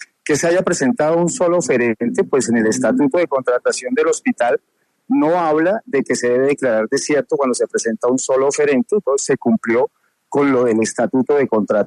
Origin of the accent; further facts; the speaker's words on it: Boyacá, Colombia; yo aquí en Boyacá soy boyacense, estudié en Bogotá y regresé a mi tierra